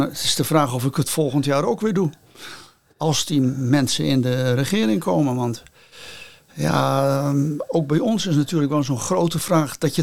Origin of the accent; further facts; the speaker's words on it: Spain; Bij ons in Spanje praat je met elkaar en dan zeg je wat.